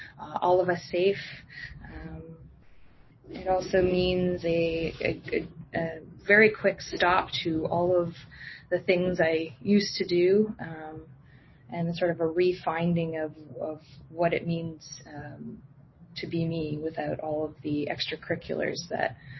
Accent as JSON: {"language": "English", "country": "Canada", "said": "So that's always been a hard thing to sort of swallow as a Canadian"}